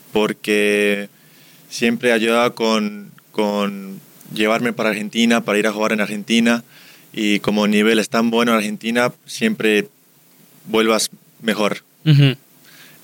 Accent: United States; Nosotros somos de Estados Unidos.

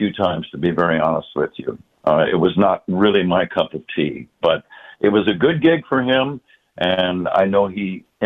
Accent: San Jose, California, United States; When you look at all of the concentrated, fantastic talent, just in my hometown of San Jose, I was a Giants fan.

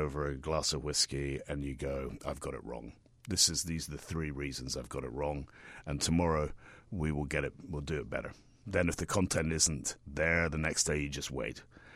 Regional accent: Scotland, United Kingdom; being a Scotsman

